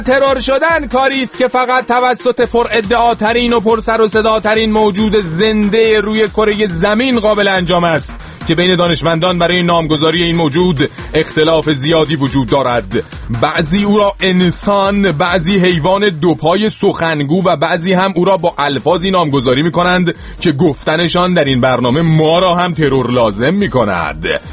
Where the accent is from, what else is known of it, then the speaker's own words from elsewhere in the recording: Iran; ما ایرانیم